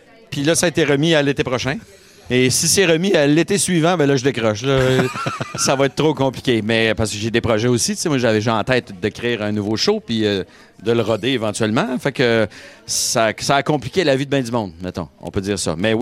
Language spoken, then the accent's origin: French; Quebec, Canada; on est des Québécois dans cette pièce-là.